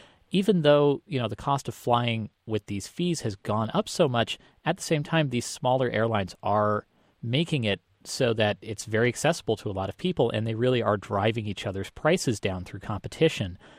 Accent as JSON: {"language": "English", "country": "Canada", "said": "It's funny, I'm Canadian"}